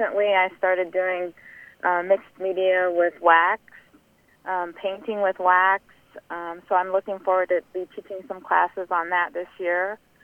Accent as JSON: {"language": "English", "town": "Perry", "country": "United States", "said": "We're from Perry, and the tea room was there."}